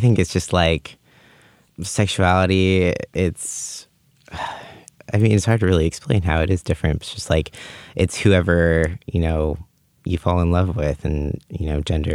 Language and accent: English; Auburn, California, United States; growing up in Auburn, it was a much more like small conservative town. I grew up going to a Christian school and all that stuff.